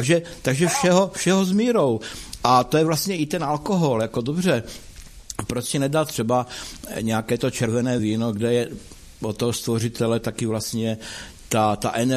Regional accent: Moravia, Czechia; to se říká tak u nás na Moravě

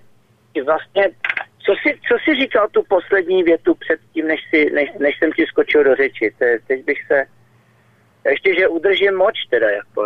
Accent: Prague, Czechia; jsem byl jako na té vojně jako ten Pražák

